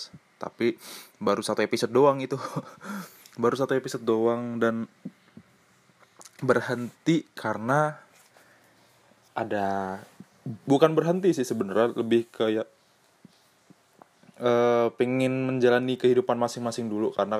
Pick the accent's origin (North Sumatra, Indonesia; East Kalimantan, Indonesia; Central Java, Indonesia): Central Java, Indonesia; Semarang; gue asli Semarang. Tapi orang tua Medan, gue lahir gede tapi di Semarang